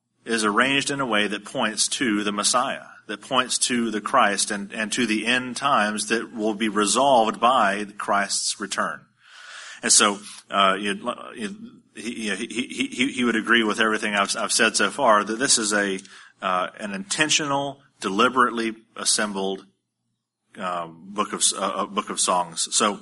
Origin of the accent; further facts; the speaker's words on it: Brunswick, Georgia, United States; Hannah is my wife over here. We're from Brunswick, Georgia